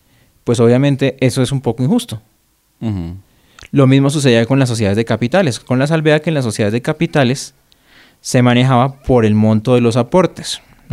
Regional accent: Colombia; nosotros como los colombianos tenemos un pésimo manejo de nuestros ingresos, de nuestras deudas.

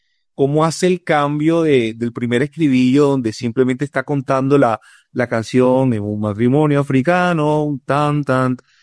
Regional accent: Barranquilla, Atlántico, Colombia; Y en mi caso particular, yo soy de Barranquilla.

